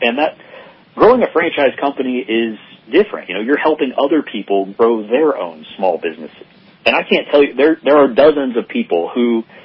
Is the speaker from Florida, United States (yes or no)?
yes; Florida, United States; Yeah, I grew up in Florida. Most people, they develop this image of palm trees and the beach, but the part of Florida I grew up in, we jokingly call Lower Alabama in North Florida.